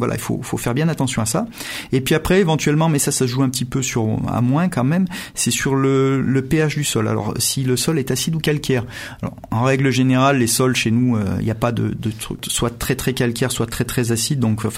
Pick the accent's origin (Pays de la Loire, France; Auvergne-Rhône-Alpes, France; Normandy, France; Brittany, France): Auvergne-Rhône-Alpes, France; Montélimar; quand j'étais petit, j'habitais à Montélimar et je me rappelle de l'hiver 85, l'eau avait gelé dans la canalisation à Montélimar.